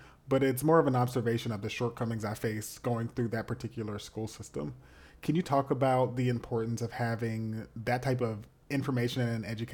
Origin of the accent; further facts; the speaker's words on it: Nashville, Tennessee, United States; I'm from Nashville, Tennessee